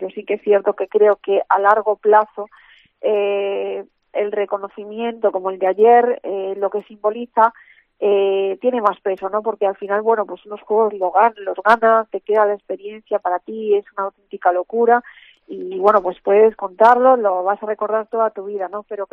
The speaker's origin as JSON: {"language": "Spanish", "town": "Vigo", "region": "Galicia", "country": "Spain", "tie": "born or raised there", "said": "Yo soy gallega por los cuatro costados, nací aquí en Vigo, mi familia es de Montoñedo, siempre he vivido aquí"}